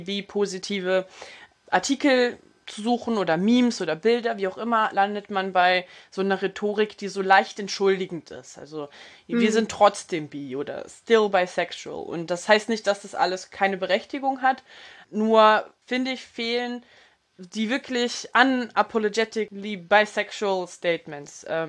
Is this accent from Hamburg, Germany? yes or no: no; Berlin, Germany; ja, man ist verwöhnt als Berliner.